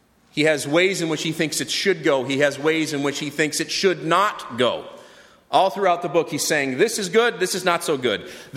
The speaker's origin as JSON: {"language": "English", "country": "Israel", "tie": "born or raised there", "said": "I grew up in Israel. I grew up there during the first intifada, the first uprising. I grew up in a culture that dealt with terrorism as an everyday thing."}